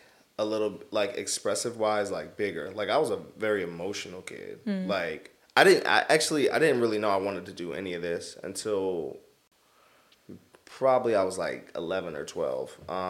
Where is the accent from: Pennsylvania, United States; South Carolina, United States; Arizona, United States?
Pennsylvania, United States; Philadelphia; I've been somewhere for, 4 years is, the longest since, growing up in Philly.